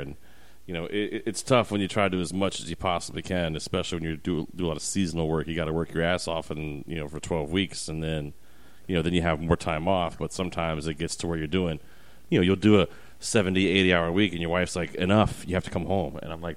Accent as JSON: {"language": "English", "region": "Connecticut", "country": "United States", "tie": "born or raised there", "said": "even in my hometown where I live, we now have two breweries open. Like, my entire state, there's 94 breweries now, Jeff, in the small state of Connecticut."}